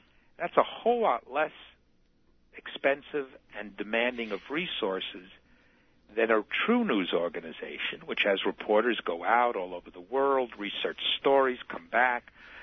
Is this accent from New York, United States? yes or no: yes; New York, United States; Well, I'm from New York, number one.